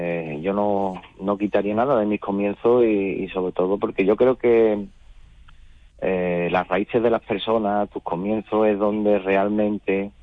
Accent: Seville, Andalusia, Spain; Aún siendo sevillano, ¿no? Sevilla también me acogió

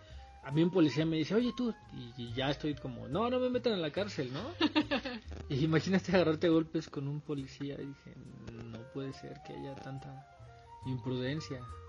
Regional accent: Mexico

